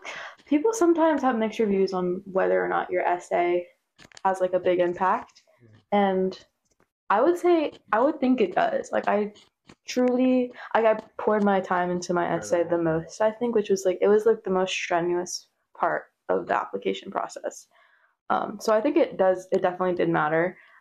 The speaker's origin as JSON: {"language": "English", "region": "Florida", "country": "United States", "tie": "born or raised there", "said": "I'm going to the University of Florida, which is in my hometown."}